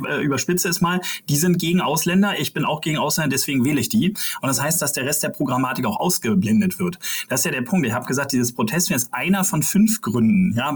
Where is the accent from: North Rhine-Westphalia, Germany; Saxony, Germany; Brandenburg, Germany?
Brandenburg, Germany; das sage ich als Brandenburger. Also diese Landespolitik erlebe ich ja wirklich mit.